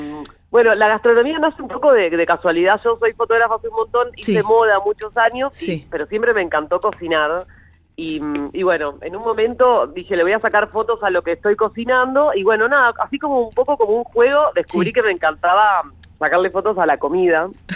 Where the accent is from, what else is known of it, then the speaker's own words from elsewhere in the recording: Argentina; a nosotros como argentinos, ¿qué es lo que nos une?